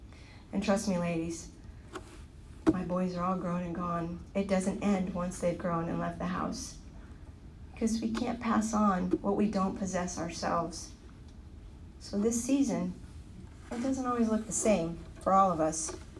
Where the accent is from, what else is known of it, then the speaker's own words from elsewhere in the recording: California, United States; I came from California, and I love about living in Virginia is that we get 4 full seasons.